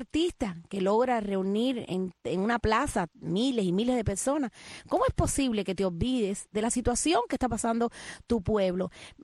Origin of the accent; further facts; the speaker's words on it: Cuba; Todos somos cubanos